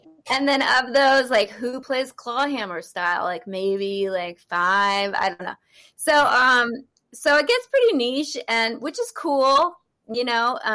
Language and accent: English; San Francisco, California, United States; San Francisco.